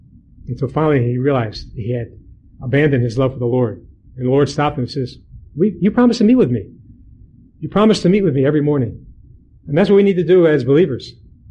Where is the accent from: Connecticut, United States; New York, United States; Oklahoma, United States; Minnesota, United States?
New York, United States; I was a Yankee. I came from New York.